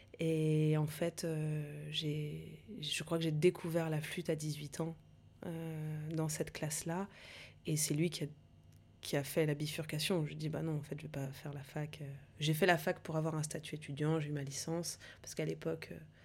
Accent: Bastia, Corsica, France; now in Aix-en-Provence, France; En arrivant de la Corse, pas du tout.

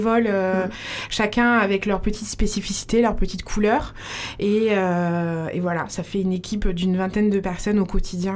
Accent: Grand Est, France; Moi, je viens d'Alsace.

